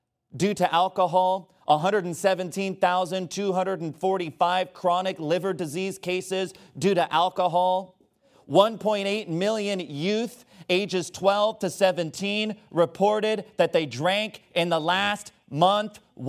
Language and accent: English; New Jersey, United States; born there; I'm not some foreigner. First of all, I was born in New Jersey, all right?